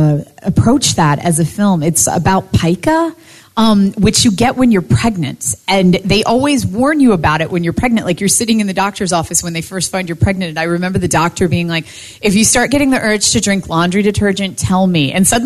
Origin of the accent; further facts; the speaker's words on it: Appalachia, United States; Because of the area that I grew up in, I grew up in Appalachia, and we have a prolific amount of ticks.